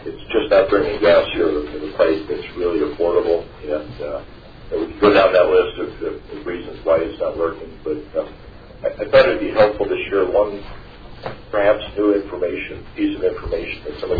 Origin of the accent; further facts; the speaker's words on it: Fairbanks, Alaska, United States; I'm from Fairbanks.